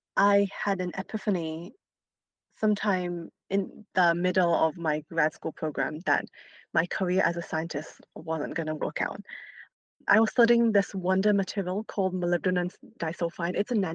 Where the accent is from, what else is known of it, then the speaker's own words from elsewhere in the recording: Malaysia; English is a second language; I am from Malaysia, as you pointed out. So sometimes I really interrogate my experiences of like growing up in a country that with rich like tropical wildlife that the outside world would call exotic